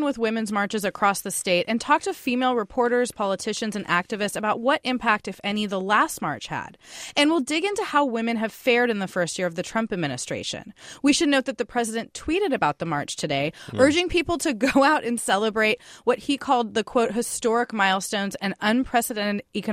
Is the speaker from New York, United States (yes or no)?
no; San Diego, California, United States; So, Laura, I'm actually from San Diego